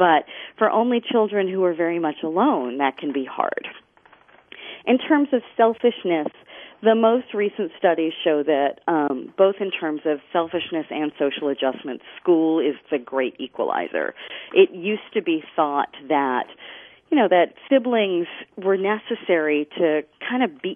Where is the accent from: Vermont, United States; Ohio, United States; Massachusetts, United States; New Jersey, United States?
Massachusetts, United States; Cambridge; You know, I grew up in Cambridge, Massachusetts, so that's pretty, I think, familiar territory.